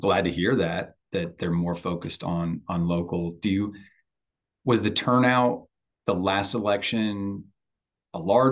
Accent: Ohio, United States; I'm going to say, "What? I'm from Ohio. What are you doing here?

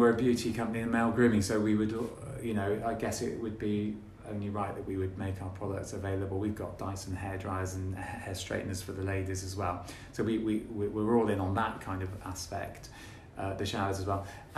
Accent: Gloucester, South West England, United Kingdom

